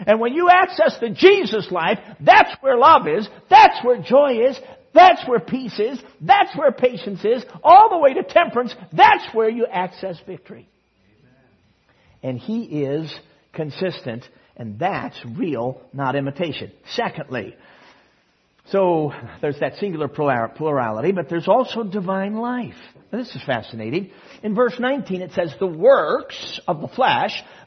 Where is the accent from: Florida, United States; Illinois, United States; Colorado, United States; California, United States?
Illinois, United States; Chicago; Now, I grew up in Chicago. Several years in the inner city. And then out in the suburbs.